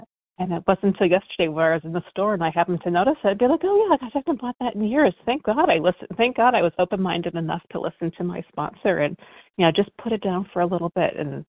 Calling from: California, United States; Hi, good morning. … in California.

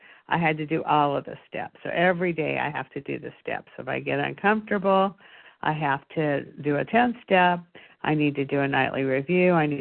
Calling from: California, United States; in California

